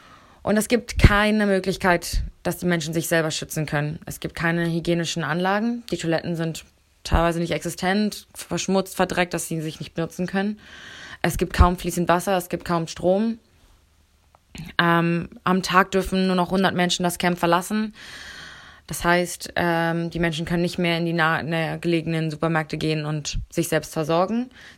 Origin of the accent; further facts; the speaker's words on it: Berlin, Germany; now in Lesbos, Greece; Ich bin eigentlich aus Berlin, bin seit November 2019 hier auf Lesbos.